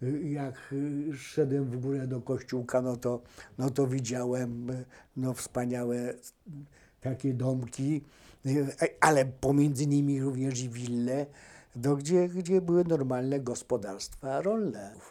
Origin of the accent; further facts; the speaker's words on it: Kraków, Lesser Poland, Poland; A mieszkając na Zwierzyńcu, widziałem kopiec. Zresztą właśnie się wychowałem tam, w tamtych rejonach.